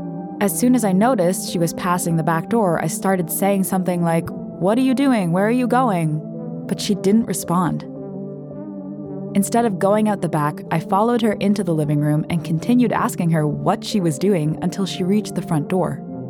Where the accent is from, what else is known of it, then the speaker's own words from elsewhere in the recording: Naples, Florida, United States; I'm originally from Naples, Florida, and this took place in what's considered Old Naples, a historic district of the town